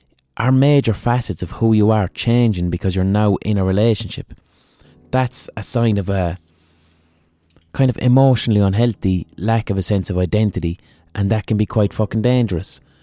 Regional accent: Ireland; Obviously, 100%, I'm fucking Irish.

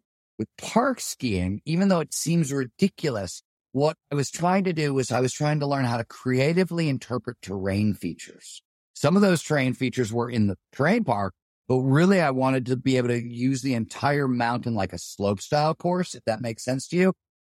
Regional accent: Ohio, United States; I grew up in Ohio

